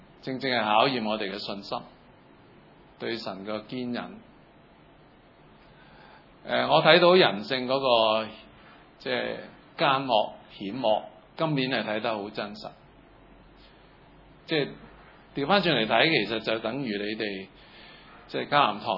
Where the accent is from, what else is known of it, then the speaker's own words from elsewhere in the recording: Hong Kong; 我哋香港人咧好睇经济